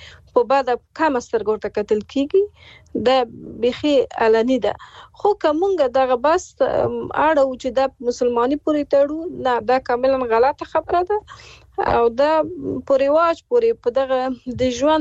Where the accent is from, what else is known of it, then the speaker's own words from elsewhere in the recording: Afghanistan; زه په افغانستان کې پیدا شوی او لوی شوی یم